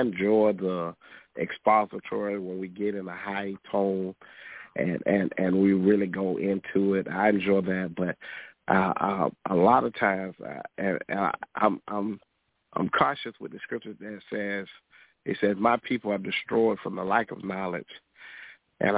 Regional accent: United States; That don't change the fact that I'm American. That don't change the fact. I don't throw away I'm American because that there's still prejudice in my society.

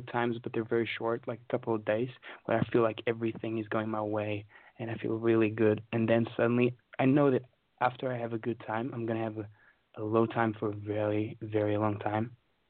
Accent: Portugal; now in London, United Kingdom; I come from Portugal, but I'm in London right now.

